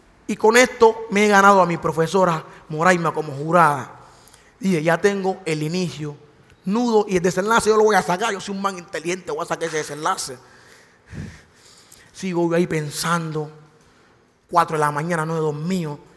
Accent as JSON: {"language": "Spanish", "town": "San Basilio de Palenque", "region": "Bolívar", "country": "Colombia", "tie": "born or raised there", "said": "Y pita el bus de San Basilio de Palenque, mi pueblo."}